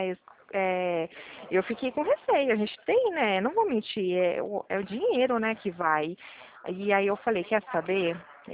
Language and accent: Portuguese; Pirassununga, São Paulo, Brazil; eu sou daqui de Pirassununga, tá?